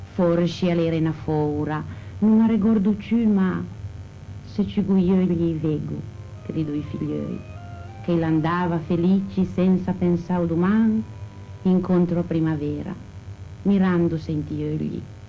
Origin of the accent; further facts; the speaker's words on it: Ventimiglia, Liguria, Italy; mi piace la tradizione di questo paese, vorrei che mai ci morisse tradizione o dialetto del mio paese, vorrei che tutti parlessimo ventemiglioso